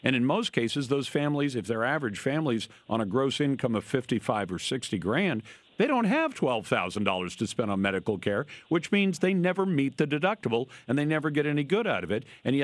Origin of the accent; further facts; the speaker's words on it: Washington, United States; including one in my home state of Washington